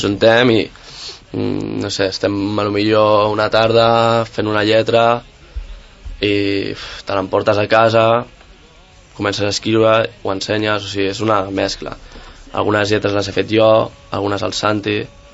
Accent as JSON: {"language": "Catalan", "town": "Sant Cugat del Vallès", "region": "Catalonia", "country": "Spain", "said": "Jo soc de Sant Cugat"}